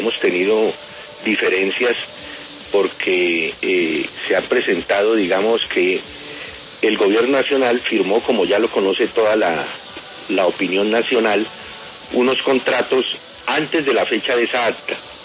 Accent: Colombia; como colombianos que somos

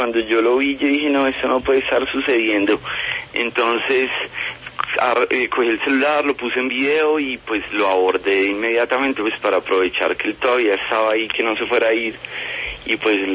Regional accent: Bogotá, Colombia; que nos dice eso a nosotros como bogotanos

